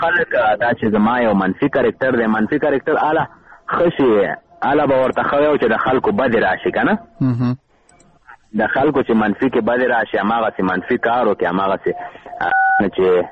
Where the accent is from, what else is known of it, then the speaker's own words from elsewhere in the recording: Kunar, Afghanistan; زه د کونړ ولایت یم د وټپور ولسوالۍ اوسېدونکی یم او عمر مې 24 کاله دی